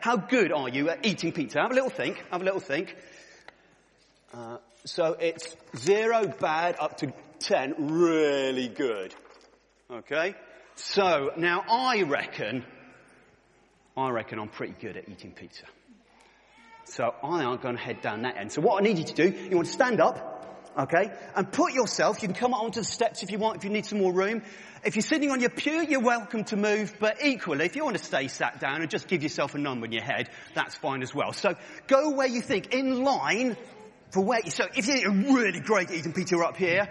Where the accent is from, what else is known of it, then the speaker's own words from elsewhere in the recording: Wales, United Kingdom; I'm a Welshman.